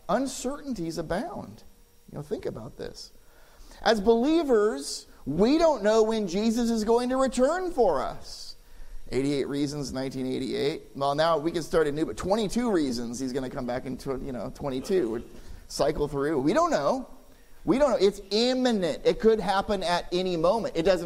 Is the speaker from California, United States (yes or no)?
yes; California, United States; I mean, you have, and let me be honest, I'm from California, so I despise right-wing politics